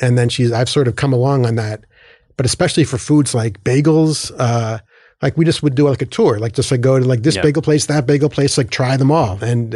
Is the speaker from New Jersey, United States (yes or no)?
yes; New Jersey, United States; I grew up in New Jersey. These are my bagels.